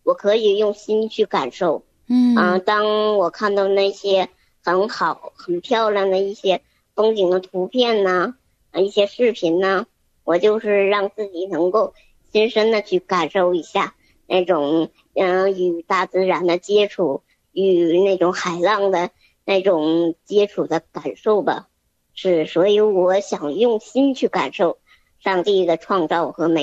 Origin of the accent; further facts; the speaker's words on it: Northeast China, China; 在我们东北这边其实夏天也是很短的，冬天是很长的